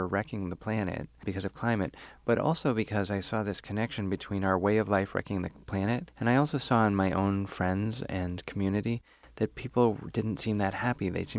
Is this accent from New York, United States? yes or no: yes; New York City, New York, United States; I'm from New York City, and there's this store called Integral Yoga